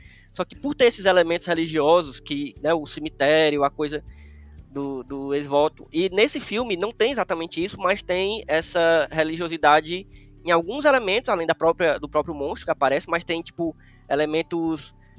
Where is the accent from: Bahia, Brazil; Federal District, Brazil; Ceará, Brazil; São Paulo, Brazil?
Ceará, Brazil; born there; lá no Cariri, lá onde eu nasci